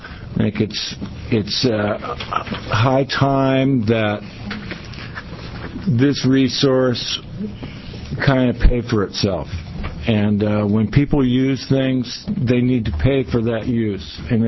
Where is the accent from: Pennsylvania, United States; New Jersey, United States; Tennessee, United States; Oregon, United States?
Oregon, United States; Astoria; I'm from Astoria.